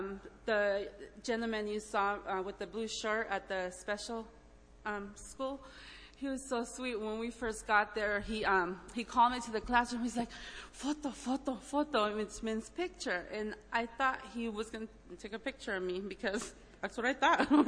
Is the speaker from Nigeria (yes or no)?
no; El Salvador; now in United States; I'm from El Salvador, so I truly feel blessed to live in this country